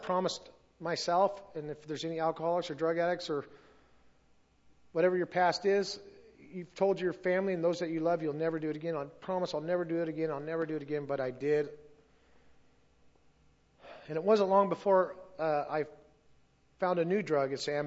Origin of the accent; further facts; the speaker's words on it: Motley, Minnesota, United States; I grew up here in Motley. I grew up 2 miles south of Motley, past Maury's there, 2 miles past Maury's, on a little farm. We raised some pigs, chickens.